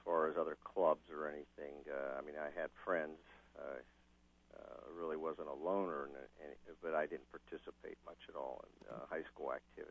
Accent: Ambridge, Pennsylvania, United States; I was born on July 13, 1946 in Swickley, Pennsylvania. That was the closest hospital. And grew up in the first part of my life was in Ambridge, Pennsylvania, which is my address now

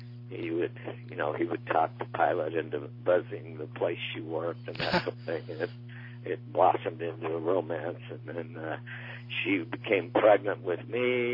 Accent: New Philadelphia, Ohio, United States; born there; I was born in New Philadelphia, Ohio.

